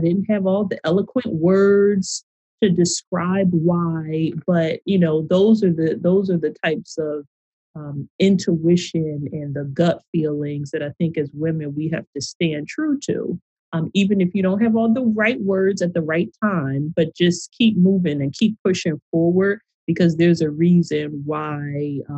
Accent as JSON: {"language": "English", "town": "Philadelphia", "region": "Pennsylvania", "country": "United States", "tie": "born or raised there", "also_born_or_lived": "Pittsburgh", "said": "I grew up in Philadelphia, but then my father had gotten a job in Pittsburgh."}